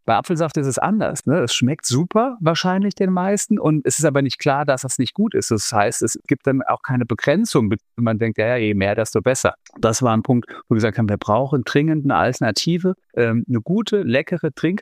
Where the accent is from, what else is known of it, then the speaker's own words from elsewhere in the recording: Frankfurt, Hesse, Germany; ich bin 47 Jahre, komme aus Frankfurt, lebe hier mit zwei Kindern und einer Lebenspartnerin